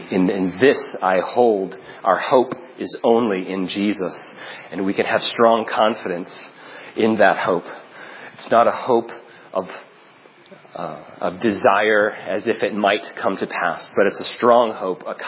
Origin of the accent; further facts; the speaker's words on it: Burlington, Massachusetts, United States; now in Louisville, United States; We grew up in Massachusetts, in Burlington, Massachusetts, and as he said, now we're in Louisville, Kentucky